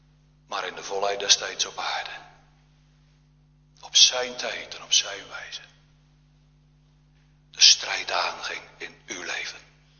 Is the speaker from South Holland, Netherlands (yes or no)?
no; Genemuiden, Overijssel, Netherlands; born there; Wat ooit in mijn geboorteplaats Genemuiden zich heeft voorgedaan.